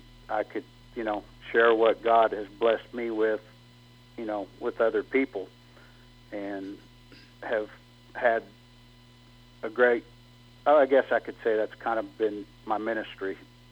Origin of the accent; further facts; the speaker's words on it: New Mexico, United States; since I was a little young kid growing up in New Mexico